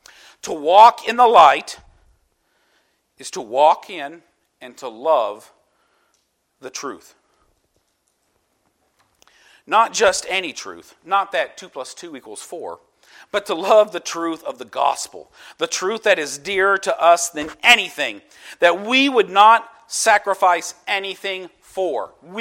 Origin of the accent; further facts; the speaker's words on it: United States; I'm American, I got rights and rights and rights.